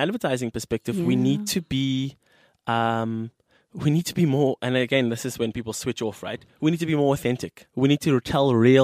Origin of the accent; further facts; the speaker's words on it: South Africa; And so what you realize is that as a South African, and we place these self limitations on ourselves